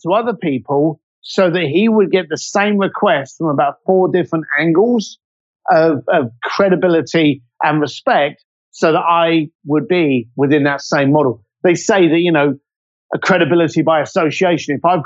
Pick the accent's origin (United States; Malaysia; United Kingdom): United Kingdom; London; I'm a bricklayer from East London that went from working on the door to becoming a concierge